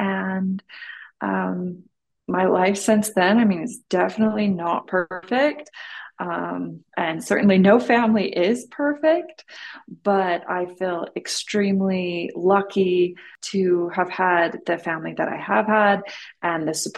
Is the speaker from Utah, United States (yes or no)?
yes; Salt Lake City, Utah, United States; as you said. Most people would know me from my 2002 abduction. I grew up in Salt Lake City, Utah. I grew up in a nice neighborhood.